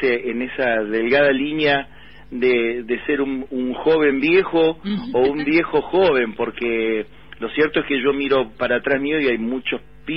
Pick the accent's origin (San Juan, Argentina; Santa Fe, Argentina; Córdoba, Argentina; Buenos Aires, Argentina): Buenos Aires, Argentina; pero yo me crié acá en Buenos Aires